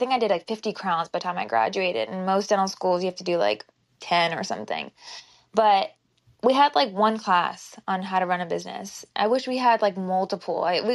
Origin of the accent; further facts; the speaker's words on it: Brentwood, California, United States; now in Manhattan Beach, United States; I'm not from Manhattan Beach. I grew up in near Santa Monica, near in Brentwood. So I didn't grow up in the South Bay here in LA.